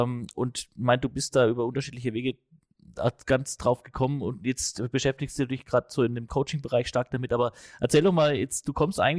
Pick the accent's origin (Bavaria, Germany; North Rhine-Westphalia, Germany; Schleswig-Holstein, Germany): Bavaria, Germany; accent: Franconian; ich kann meinen fränkischen Dialekt auch nicht verhehlen.